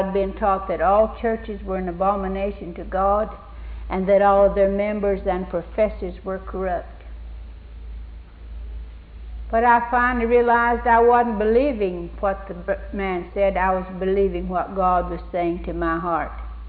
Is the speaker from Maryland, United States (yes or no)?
no; Safford, Arizona, United States; I'm so thankful that a missionary came to Safford, Arizona, my hometown.